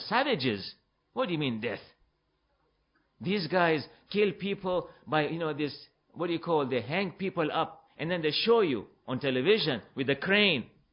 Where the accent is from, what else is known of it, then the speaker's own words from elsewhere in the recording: United States; but I, as an American who's sitting here and listening to television